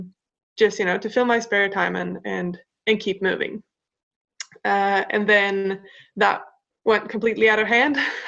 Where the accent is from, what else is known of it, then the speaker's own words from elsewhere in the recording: Stockholm, Stockholm County, Sweden; in 2012, I moved to the north of Sweden. So I'm from Stockholm originally. I moved to the north of Sweden and did not end up playing handball there. I moved for uni